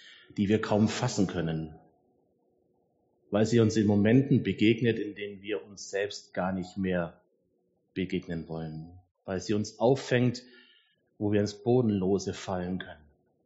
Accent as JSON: {"language": "German", "town": "Augsburg", "region": "Bavaria", "country": "Germany", "tie": "born or raised there", "moved": "yes", "said": "Ich habe vor 20 Jahren meine Heimat Augsburg verlassen. Und ich bin für ein halbes Jahr nach Brasilien ausgewandert."}